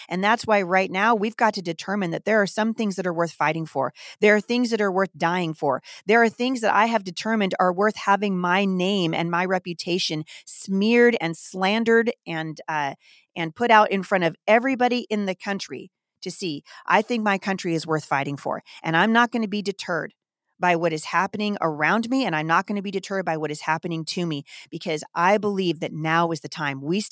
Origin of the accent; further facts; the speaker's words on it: Battle Ground, Washington, United States; We have a campaign headquarters now in Battleground, Washington, which is my hometown.